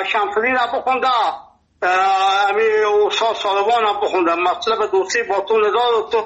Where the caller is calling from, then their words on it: Nimruz, Afghanistan; ما 50 سال در ولایت نیمروز هستیم. اینجا لهجه ما لهجه فارسی هستم، اینجا لفظی ما لهجه بلوچی هستم، اینجا پشتو گپ میزنم.